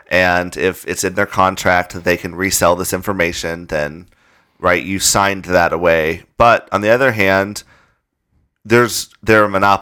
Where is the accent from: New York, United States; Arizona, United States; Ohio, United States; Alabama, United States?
Arizona, United States; Like, I remember growing up in Arizona, they built the University of Phoenix Stadium